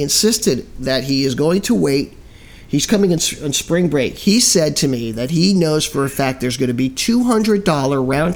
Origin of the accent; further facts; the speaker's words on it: Miami, Florida, United States; because I'm from Miami originally.